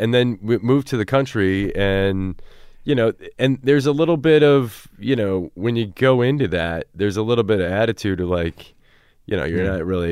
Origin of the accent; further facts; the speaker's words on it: Cedar Rapids, Iowa, United States; Well, I grew up in Cedar Rapids, which is like the second biggest city.